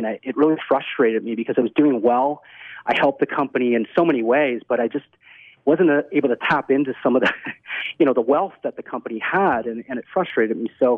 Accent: Toronto, Ontario, Canada; now in United States; I am from Toronto. Yeah. I did immigrate to the United States. Hey. I live currently down in Florida.

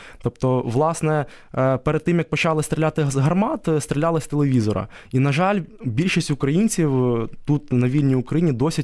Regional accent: Kherson, Kherson Oblast, Ukraine; Я сам родом з Херсону.

